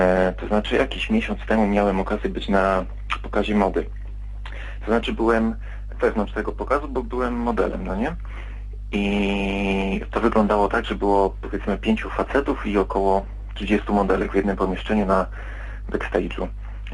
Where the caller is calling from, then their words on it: Wrocław, Lower Silesian Voivodeship, Poland; dzwonię z Wrocławia, mam 23 lata.